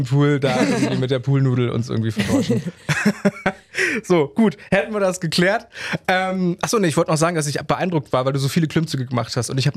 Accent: Cottbus, Brandenburg, Germany; weil ich komme aus Cottbus, aus Brandenburg und da war öfter mal Stadtfest

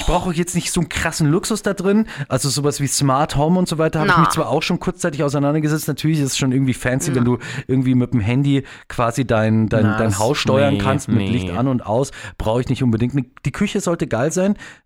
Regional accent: Bavaria, Germany; Ich bin ja auch am Wörthsee lustigerweise aufgewachsen.

